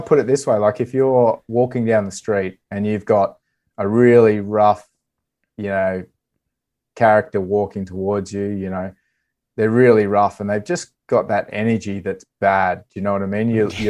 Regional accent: Gold Coast, Queensland, Australia; because I was growing up on the Gold Coast on the Gold Coast, and we would visit the Gold Coast hinterland

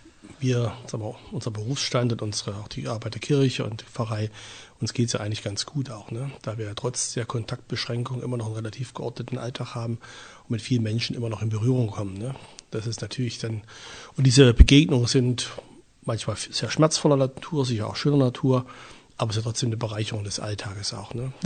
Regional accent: Thuringia, Germany; Ich bin hier in der Nähe von Erfurt groß geworden

